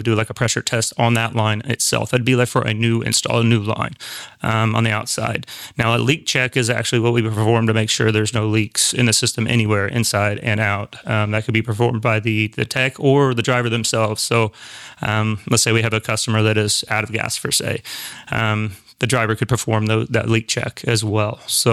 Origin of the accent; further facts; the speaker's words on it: Columbus, Indiana, United States; Yeah, I'm also from Columbus, Indiana. Got hired on here a little over 10 years ago.